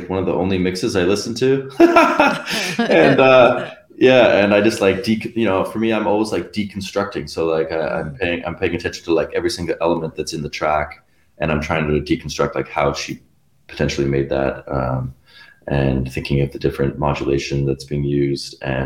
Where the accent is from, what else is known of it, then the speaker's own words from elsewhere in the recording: Canada; now in Berlin, Germany; But I am also half Swiss. So I grew up in Canada. But my mom is originally from Switzerland, so I actually have a Swiss passport.